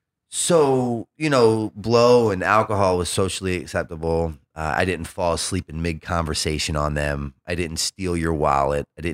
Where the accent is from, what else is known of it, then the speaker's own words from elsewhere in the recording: Baltimore, Maryland, United States; because I grew up in Baltimore City and there was this one particular corner